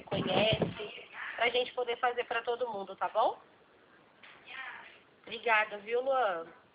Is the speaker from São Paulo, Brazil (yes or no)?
yes; Presidente Prudente, São Paulo, Brazil; Eu sou aqui de Prudente. Tô pertinho de vocês.